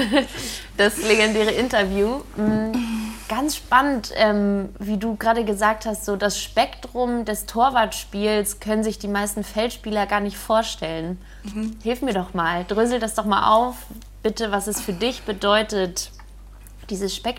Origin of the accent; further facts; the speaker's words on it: Hamburg, Germany; ich komme aus Hamburg ursprünglich